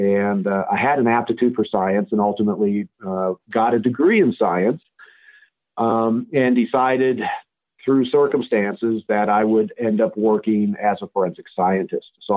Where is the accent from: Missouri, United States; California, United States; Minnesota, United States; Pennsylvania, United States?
California, United States; Fairfield; No, I'm a military brat. So my father was in the Air Force. And so growing up, I bounced all over the United States until we settled in the Fairfield-Vacaville area starting in the eighth grade.